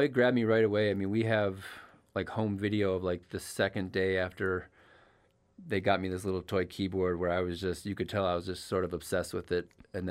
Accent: Cleveland, Ohio, United States; moved away as an adult; I grew up in Ohio, around the Cleveland area, and then came out to Colorado in 2003.

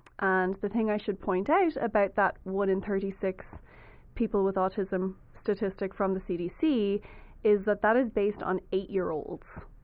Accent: Ireland; moved away as an adult; now in Colorado, United States; So I moved from Ireland to Colorado for a job at Firefly.

